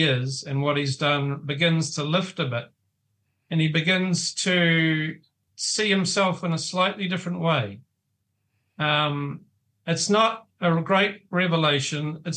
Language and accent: English; Dunedin, Otago, New Zealand; my own experience of growing up in Dunedin in the 1980s.